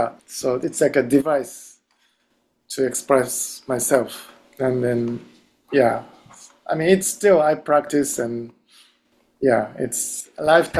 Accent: Japan; So, and in elementary school in Japan, I grew up in Japan

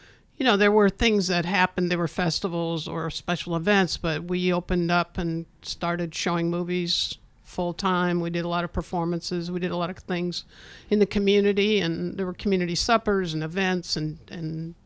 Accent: New York City, New York, United States; all of the classics that Claudia and I grew up with in New York City

